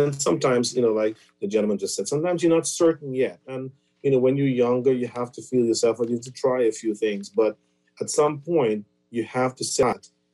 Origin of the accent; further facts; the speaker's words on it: Smith's Hill, South Andros, Bahamas; also born or lived in Nassau; I've spent many years in Nassau, but I'm hailed from Smithsill, South Andros, an island boy, true island boy.